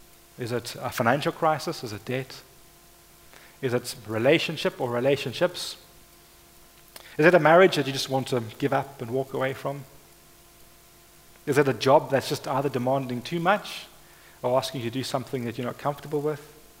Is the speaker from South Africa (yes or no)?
yes; South Africa; growing up in South Africa, in apartheid South Africa